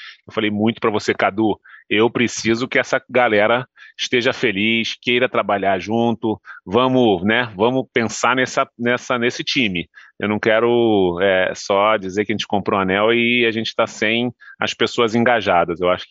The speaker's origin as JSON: {"language": "Portuguese", "country": "Brazil", "said": "Como brasileiro, a gente fica triste às vezes de onde a gente está"}